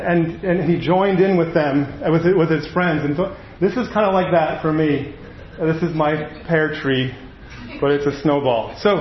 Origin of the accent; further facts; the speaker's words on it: New Jersey, United States; But growing up in New Jersey, and some of you grew up in the north, had snow and winter activities you could do.